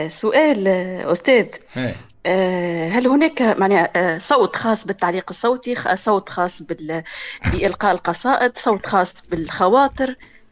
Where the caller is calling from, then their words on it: Tunisia; من تونس، شاركت معكم قبل.